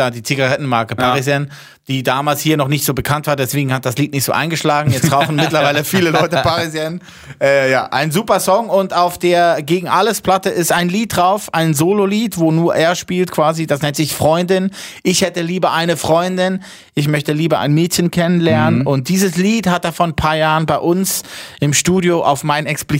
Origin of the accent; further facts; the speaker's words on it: Lucerne, Switzerland; Also ich bin ein Luzerner also aus der Mitte von der Schweiz.